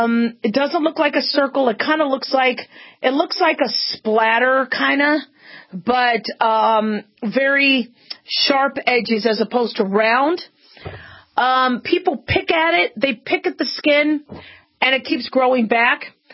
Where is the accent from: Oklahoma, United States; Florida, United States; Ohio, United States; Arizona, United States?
Arizona, United States; Phoenix; I remember, you know, growing up in Phoenix, Arizona, we had to do square dancing every year.